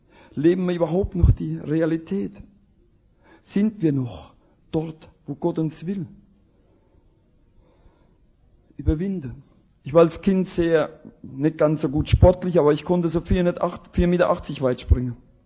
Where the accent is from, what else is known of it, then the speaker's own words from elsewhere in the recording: Rhineland-Palatinate, Germany; wir haben da bei uns in der Pfalz, die Misthaufe sind so im Loch drin